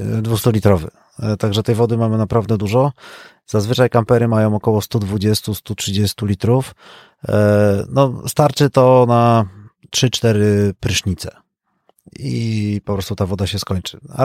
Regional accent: Bielsko-Biała, Silesian Voivodeship, Poland; Jesteśmy z Bielska Białej

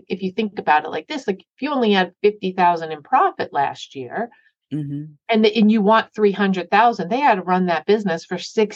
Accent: New York, United States; I'm from New York and I like to talk.

